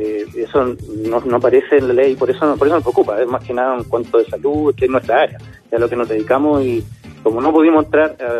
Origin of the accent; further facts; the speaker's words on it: Chile; Que se puede, como buen chileno.